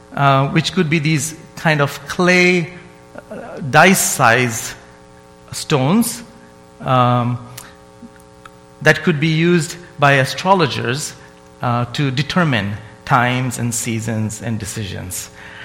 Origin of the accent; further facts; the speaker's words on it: India; As I said, I grew up in India